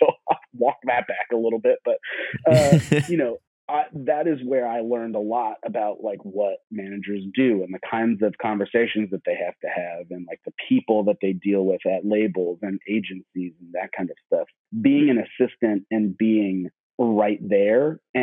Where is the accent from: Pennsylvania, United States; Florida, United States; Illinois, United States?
Florida, United States; I have some close friends in common with the … guys because we're all from Florida.